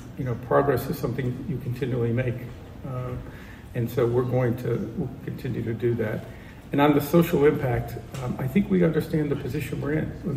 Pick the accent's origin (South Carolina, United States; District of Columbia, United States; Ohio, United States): District of Columbia, United States; Washington; As you know, I grew up in Washington, D.C. I spent a lot of time at the old RFK Stadium.